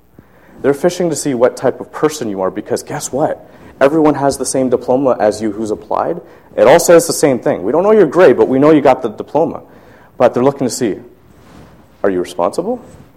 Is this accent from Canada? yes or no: yes; Toronto, Ontario, Canada; I'm originally from Toronto.